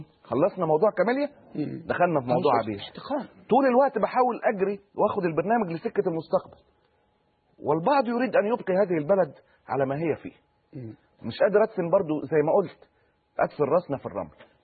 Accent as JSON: {"language": "Arabic", "country": "Egypt"}